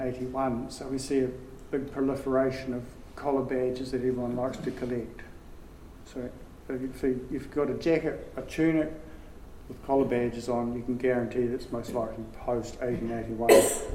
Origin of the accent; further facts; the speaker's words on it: New Zealand; I call it Roberts because I'm a Kiwi. I'm a Kuth Kiwi.